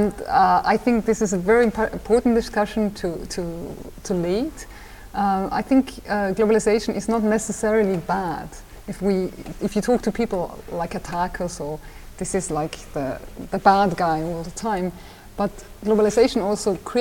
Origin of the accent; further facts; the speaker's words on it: Austria; I was raised in Austria, in a very conservative part of Austria